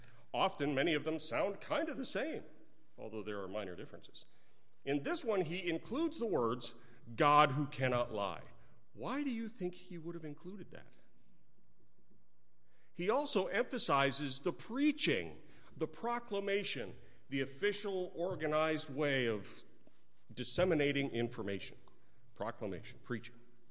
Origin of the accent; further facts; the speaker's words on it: Texas, United States; when I was growing up in Texas, the back of the bus was where all the bad stuff happened.